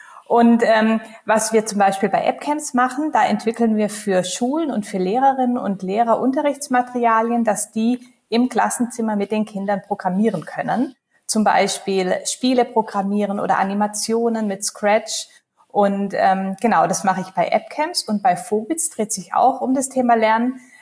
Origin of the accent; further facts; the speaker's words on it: Stuttgart, Baden-Württemberg, Germany; now in Hamburg, Germany; Großraum Stuttgart, Süddeutschland.